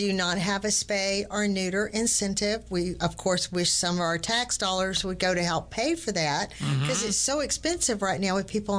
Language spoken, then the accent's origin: English; Tyler, Texas, United States; Born and raised in Tyler, love being a part of that.